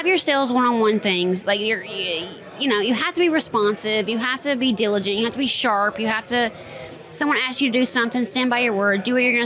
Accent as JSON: {"language": "English", "region": "the South", "country": "United States", "said": "I'm from the South. We're hospitable."}